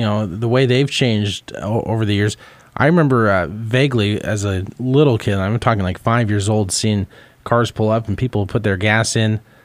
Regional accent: Missouri, United States; Yeah, I grew up in Missouri, so yeah, I appreciate Missouri, all of its quirks.

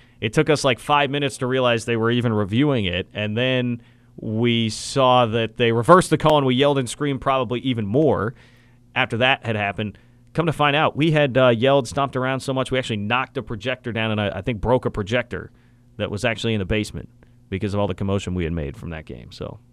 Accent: Kansas City, United States; growing up in Kansas City and having to deal with the professional basketball team of Kansas City

